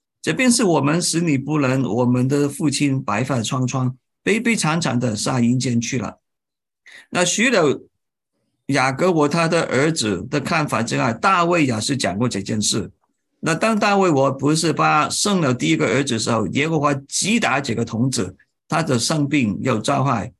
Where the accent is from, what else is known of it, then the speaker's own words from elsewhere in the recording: China; 我们中国人有句话啊，一路好走